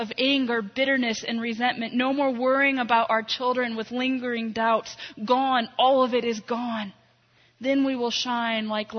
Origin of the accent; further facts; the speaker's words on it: Bourbonnais, Illinois, United States; When I was 14 years old, my hometown, Bourbonnais, Illinois, had an event every year called the Friendship Festival.